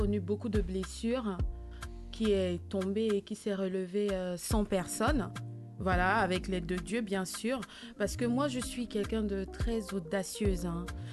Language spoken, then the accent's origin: French; Benin; also born or lived in Togo; moi, j'ai grandi au Bénin et au Togo. Donc, j'ai appris là-bas et ce sont mes grands-parents qui m'ont élevée.